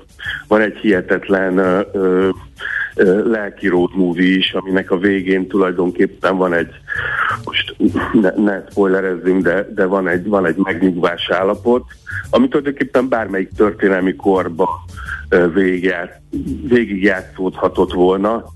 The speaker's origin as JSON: {"language": "Hungarian", "town": "Szentes", "region": "Csongrád-Csanád", "country": "Hungary", "tie": "born there", "said": "ami valószínűleg ott a Tisza túlsó partján lehetett, ahol én egyébként születtem."}